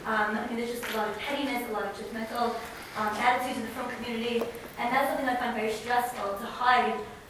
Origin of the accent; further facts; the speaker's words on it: Charleston, South Carolina, United States; from Charleston, South Carolina.